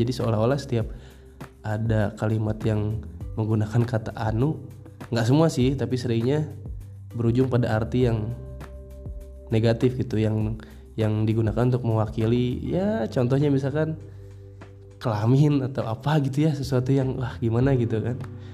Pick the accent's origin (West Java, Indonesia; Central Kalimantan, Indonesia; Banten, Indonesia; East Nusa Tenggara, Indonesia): West Java, Indonesia; di masyarakat pada umumnya di Indonesia atau di daerah gue ya, Jawa Barat